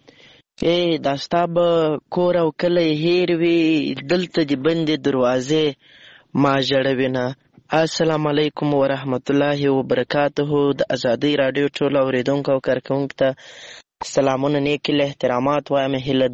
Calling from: Lashkar Gah, Helmand, Afghanistan; accent: Helmandi; له هلمند په مرکز لشکرګاه شاره پیغام درته پرېږدم.

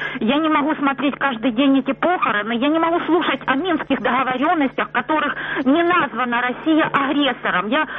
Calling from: Starobilsk, Luhansk Oblast, Ukraine; Добрый день, я звоню с Луганской области, город Старобельск

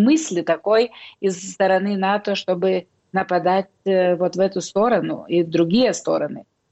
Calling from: Brussels, Belgium; Вот как раз сейчас мы в Европарламенте, я говорю из Брюсселя

